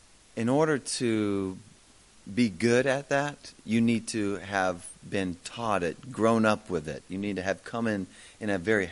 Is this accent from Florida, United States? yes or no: yes; Florida, United States; You know, for me, I grew up in Florida.